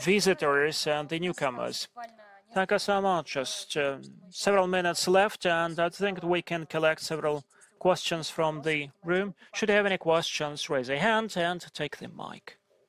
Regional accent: Moscow, Russia; I was born in Moscow. I was born in the city of Arbat, where Patriarchy Ponds, and I lived all my life here next to university

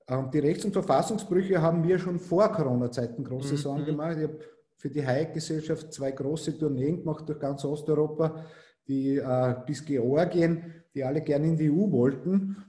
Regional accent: Austria; als Österreicher

